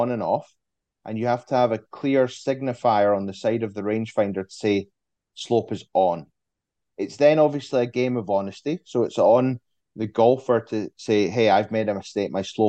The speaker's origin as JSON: {"language": "English", "region": "Scotland", "country": "United Kingdom"}